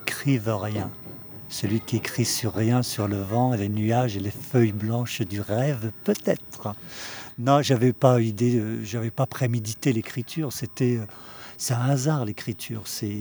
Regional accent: Kabylie, Algeria; first language Kabyle; French is a second language; Mais je ne parlais pas le français. J'étais un Kabyle, je parlais le Kabyle comme aujourd'hui, je parle encore le Kabyle.

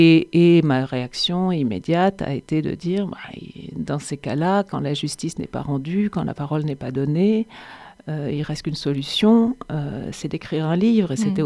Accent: Brittany, France; Et j'ai passé mon enfance en Bretagne

